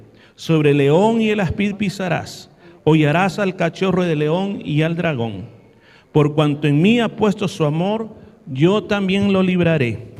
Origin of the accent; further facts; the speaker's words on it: Sonsonate, El Salvador; A un balneario muy famoso en mi país que se llama Atecozol.